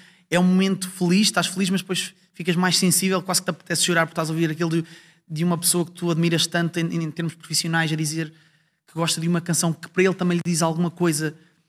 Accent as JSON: {"language": "Portuguese", "town": "Ovar", "region": "Aveiro", "country": "Portugal", "said": "há uma noite em Ovar, eu sou de Ovar"}